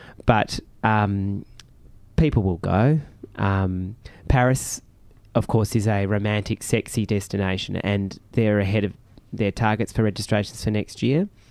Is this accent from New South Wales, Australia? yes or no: no; Hobart, Tasmania, Australia; I'm from Hobart.